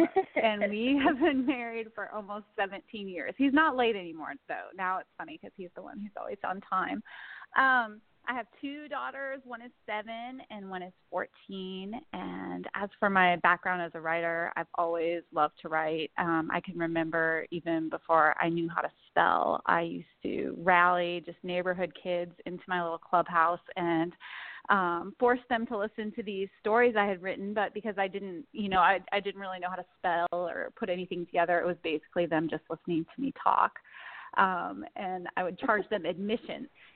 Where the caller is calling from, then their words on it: North Carolina, United States; Well, I am calling from the Blue Ridge Mountains in western North Carolina, and if you haven't been out this way, they really do look blue.